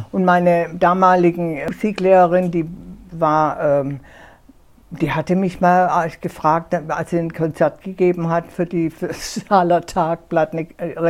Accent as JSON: {"language": "German", "town": "Karlsruhe", "region": "Baden-Württemberg", "country": "Germany", "tie": "born there", "said": "zufällig in Karlsruhe"}